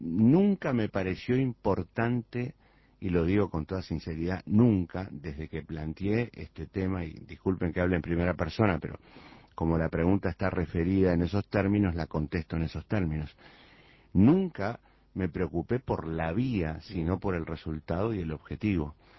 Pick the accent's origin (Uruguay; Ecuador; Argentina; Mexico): Uruguay; como uruguayo